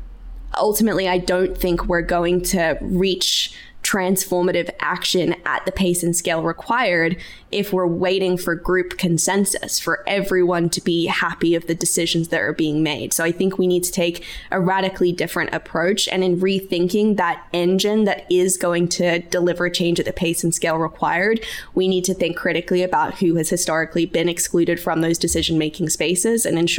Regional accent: Australia; I'm an Aussie originally

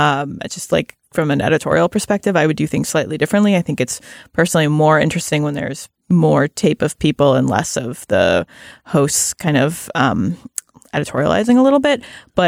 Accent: Ohio, United States; So I am from Cuyahoga County, and I'm related to many people who work in the law, who are mostly lawyers.

